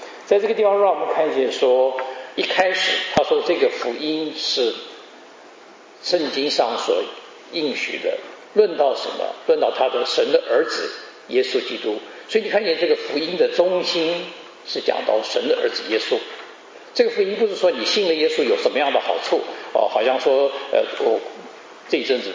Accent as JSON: {"language": "Chinese", "country": "China", "said": "我们中国人讲过犹不及啊"}